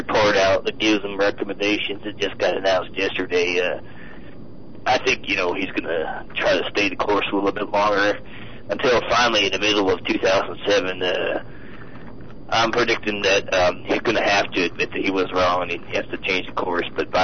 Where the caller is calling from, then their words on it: Tulare, California, United States; I'm from Tallulah in Utah. Tulare. It's just west of you.